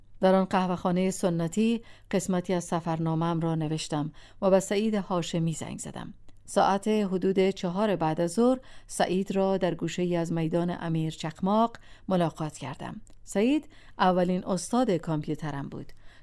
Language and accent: Persian; Afghanistan; وقتی شنیده بود که من از افغانستان آمدم